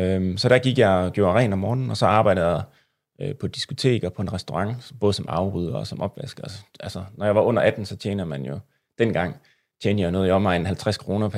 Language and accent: Danish; Esbjerg, Region of Southern Denmark, Denmark; Som navnet antyder, så har jeg jo græske aner, men jeg er faktisk født og opvokset i Esbjerg.